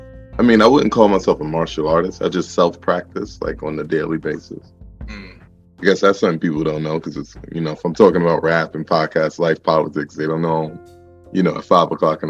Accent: Brooklyn, New York, United States; also born or lived in Portsmouth, Virginia; I'm from Brooklyn. Now, see, I was born and raised for the most part here, but I did spend a good chunk of time down south, Portsmouth, Vir

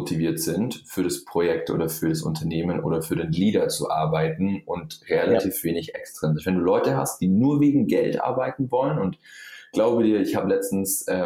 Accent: Bavaria, Germany; ich komme aus dem Allgäu, ja, Süden von Deutschland, da gibt es mehr Kühe als Menschen.

